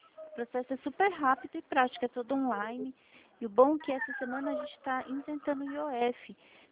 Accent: Itatiba, São Paulo, Brazil; Eu sou de Itatiba.

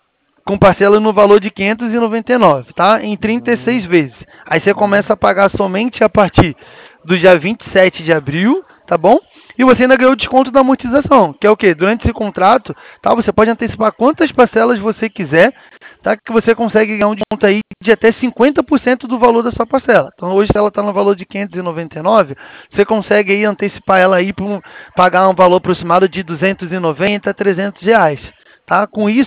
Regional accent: Americana, São Paulo, Brazil; A gente é de Americana.

